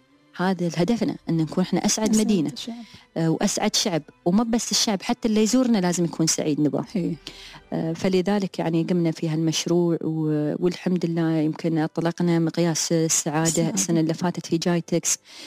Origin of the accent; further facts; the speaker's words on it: United Arab Emirates; انا اماراتي فعلا